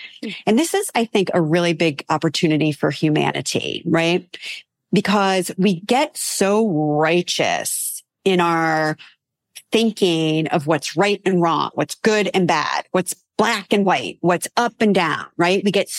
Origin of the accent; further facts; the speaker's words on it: California, United States; And I came from Southern California, right? Where there was no rain.